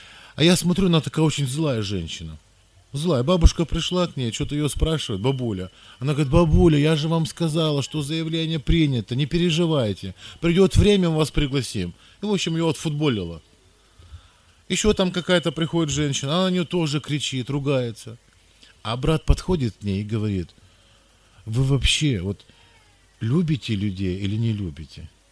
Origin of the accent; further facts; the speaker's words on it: Ural, Russia; Я говорю: я с Урала.